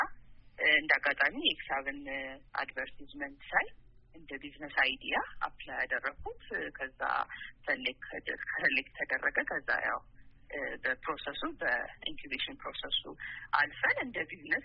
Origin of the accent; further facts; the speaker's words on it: Addis Ababa, Ethiopia; እኔ እንግዲህ ተወልጄ ያደኩት አዲስ አበባ ነው።